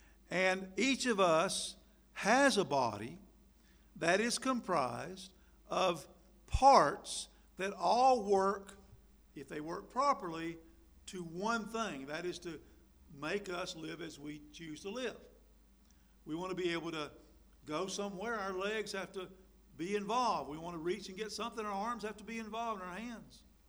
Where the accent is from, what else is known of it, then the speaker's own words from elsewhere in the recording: Tryon, North Carolina, United States; When we were growing up in Tryon, North Carolina, we never locked the house.